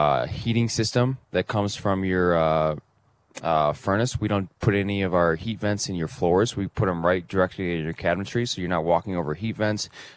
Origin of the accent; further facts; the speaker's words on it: Elkhart, Indiana, United States; So, born and raised in Elkhart, Indiana. So RVs have been a part of my life since I was born.